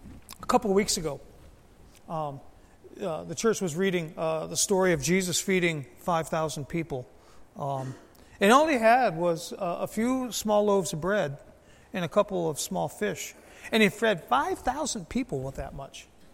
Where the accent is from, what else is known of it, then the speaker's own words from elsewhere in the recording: Michigan, United States; now in US South; Now, I grew up in Michigan, and biscuits in Michigan and biscuits down south are kind of like two different things.